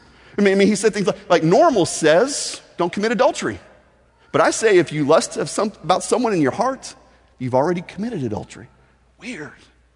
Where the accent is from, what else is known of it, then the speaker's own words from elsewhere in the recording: Evansville, Indiana, United States; also born or lived in Athens, Georgia; Now, here's the reason we moved from Athens, Georgia to Evansville, Indiana. My family got blown up by a divorce. And so we moved up to there, and I was about 8 years old, and my whole life just kind of flipped upside down.